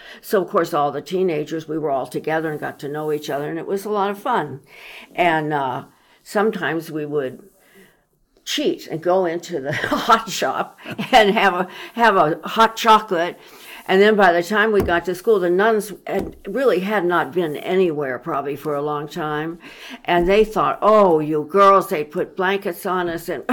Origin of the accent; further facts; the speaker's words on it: Washington, District of Columbia, United States; Growing up in Washington, D.C. is interesting, you know, because it's so cosmopolitan.